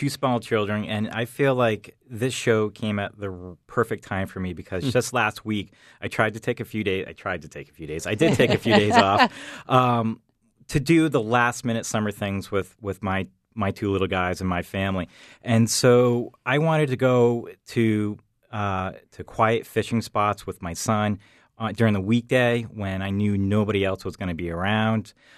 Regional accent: Brunswick, United States; Well, I grew up in Brunswick, and I currently live in Brunswick.

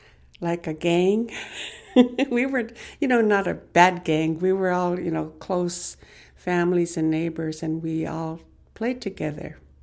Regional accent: Bethel, United States; I was born and raised in Bethel. I was born in 1951

